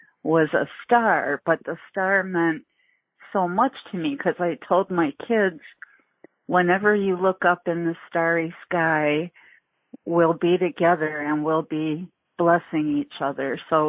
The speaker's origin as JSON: {"language": "English", "country": "Ireland", "said": "so I'm Irish."}